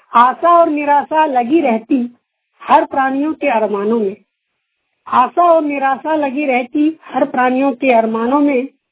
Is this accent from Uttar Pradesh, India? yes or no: no; Jharkhand, India; मेरा गांव मती कुमार पड़ता है, वस्त गमरियाहाट, थाना रामगढ़, जिला दुमका, स्टेट झारखंड।